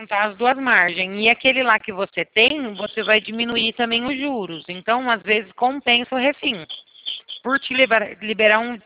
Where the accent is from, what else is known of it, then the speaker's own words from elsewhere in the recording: São Carlos, São Paulo, Brazil; Sou de São Carlos.